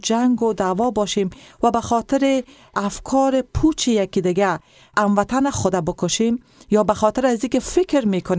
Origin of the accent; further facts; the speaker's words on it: Afghanistan; ما تمام ما افغان هستیم و در افغانستان زندگی میکنیم.